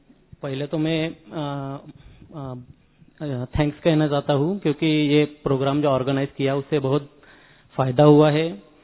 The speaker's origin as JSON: {"language": "Hindi", "town": "Pune", "region": "Maharashtra", "country": "India", "said": "मैं पुणे से बिलोंग करता हूं तो उधर भी देखा है कि इतना प्यार से"}